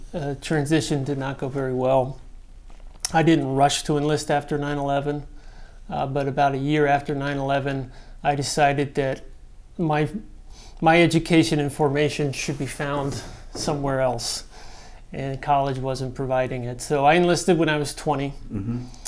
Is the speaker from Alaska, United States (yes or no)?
no; Virginia, United States; I grew up, I lived in the Virginia suburbs until I was about 20.